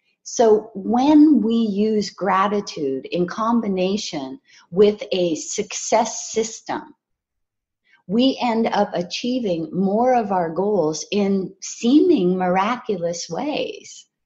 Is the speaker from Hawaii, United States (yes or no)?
yes; Hawaii, United States; And I was raised in Hawaii, and I'm fair.